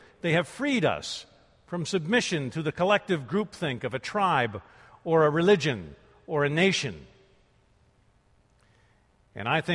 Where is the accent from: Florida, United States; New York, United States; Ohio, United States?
Ohio, United States; Columbus; And so as a boy growing up in Columbus, Ohio, I early on began to think of California as Shangri-La.